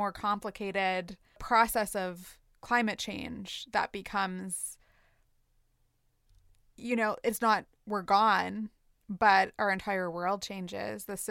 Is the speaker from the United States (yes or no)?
no; Canada; growing up in Canada at the time that we did, being settlers